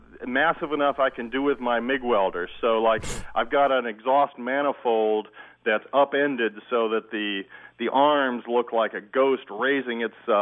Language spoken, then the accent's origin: English; Portland, Oregon, United States; Portland, Oregon.